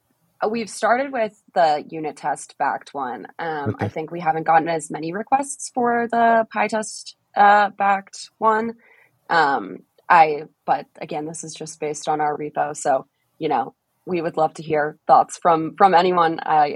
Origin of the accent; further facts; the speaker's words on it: Boston, Massachusetts, United States; And I'm from Boston, too.